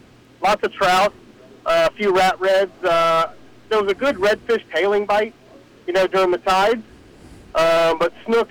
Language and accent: English; Florida, United States; I'm from Florida, and these fish are from Florida.